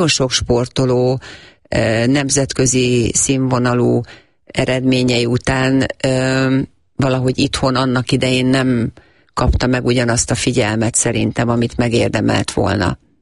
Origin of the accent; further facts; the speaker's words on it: Hungary; Én nagyon büszke vagyok, és voltam mindig is, hogy magyarként szerepeltem, vagy képviseltem az országomat. Tehát eszembe nem jutott, hogy mást képviseljek.